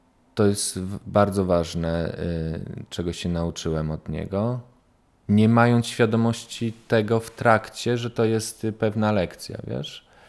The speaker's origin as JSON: {"language": "Polish", "town": "Przemyśl", "region": "Subcarpathian Voivodeship", "country": "Poland", "tie": "born or raised there", "said": "Ja urodziłem się w Przemyślu. I tam się wychowywałem, blisko Bieszczad."}